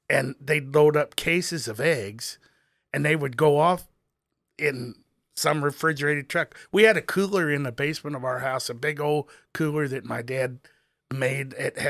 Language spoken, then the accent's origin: English; Shipman, United States; I was born and raised in Shipman. My parents moved here when my mom was, 6 months pregnant with me.